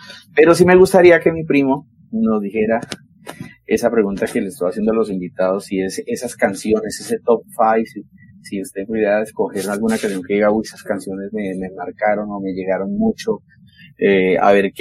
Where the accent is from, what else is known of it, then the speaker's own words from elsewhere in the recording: Bogotá, Bogotá D.C., Colombia; porque resulta que yo me vine de Bogotá, entonces pues nosotros comenzamos a hablarnos a larga distancia.